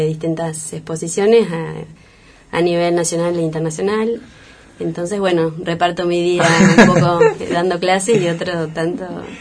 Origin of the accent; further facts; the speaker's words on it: San Pedro, Buenos Aires Province, Argentina; now in Villa General Belgrano, Argentina; Yo soy de San Pedro, nací en San Pedro, provincia de Buenos Aires